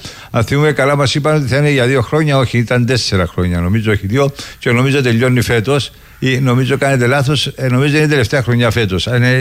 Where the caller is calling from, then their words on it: Limassol, Limassol District, Cyprus; από τη Λεμεσό.